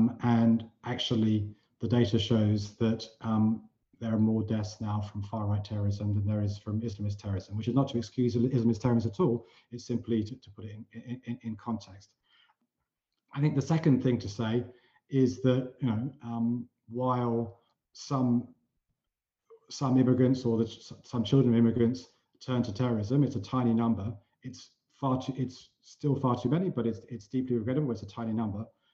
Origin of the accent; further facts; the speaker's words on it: United Kingdom; I mean, I grew up in Britain with IRA terrorism. We had bombs going off all the time.